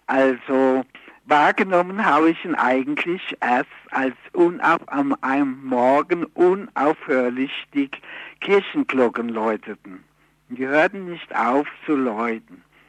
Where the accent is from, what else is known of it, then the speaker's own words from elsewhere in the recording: Frankfurt, Hesse, Germany; bald war ich wieder in meiner Heimatstadt in Frankfurt.